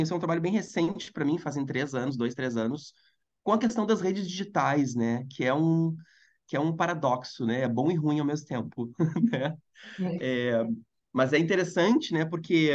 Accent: Porto Alegre, Rio Grande do Sul, Brazil; born there; moro há 22 anos no Rio de Janeiro. Então, até assim, eu fiz a minha graduação da Faculdade de Medicina lá em Porto Alegre, que foi onde eu nasci, lá no sul do Brasil

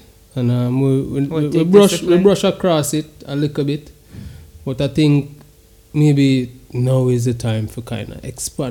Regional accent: Jamaica; as a Jamaican, we all have these. Well, we're supposed to all have these.

